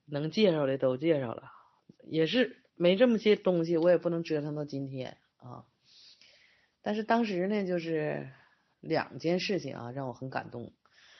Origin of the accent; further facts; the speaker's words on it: Northeast China, China; 我是东北人啊